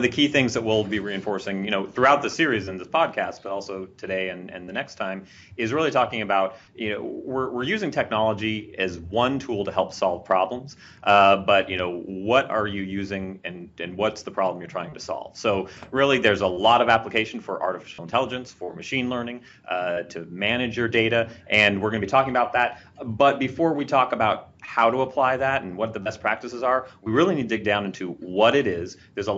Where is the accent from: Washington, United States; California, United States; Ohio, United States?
Washington, United States; Seattle; Well, this movie took place in Seattle, my hometown.